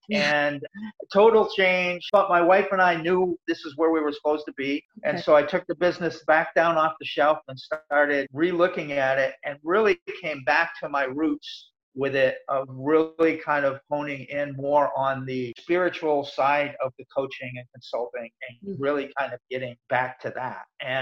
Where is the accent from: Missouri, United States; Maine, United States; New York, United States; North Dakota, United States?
Maine, United States; also born or lived in Nova Scotia, Canada; I was born actually in Nova Scotia, Canada, and we moved to Maine when I was just three so that he could get a better opportunity.